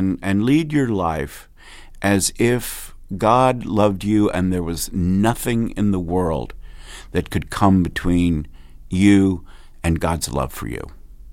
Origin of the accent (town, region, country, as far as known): Kentucky, United States; born or raised there